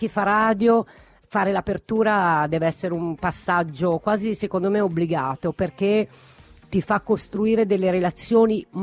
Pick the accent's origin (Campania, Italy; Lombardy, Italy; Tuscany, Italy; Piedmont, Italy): Tuscany, Italy; l'unica roba in comune io e Baldini è che siamo toscani.